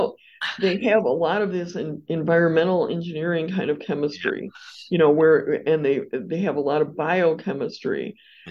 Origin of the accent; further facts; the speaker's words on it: Palos Heights, Illinois, United States; also born or lived in Chicago; Well, I'm actually from Chicago. I was born in Chicago, and then we moved to Palos Heights when I was well, fairly young.